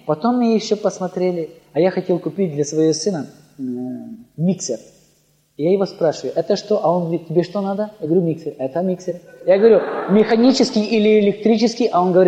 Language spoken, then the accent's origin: Russian; Ukraine; А мы говорим, мы с Украины.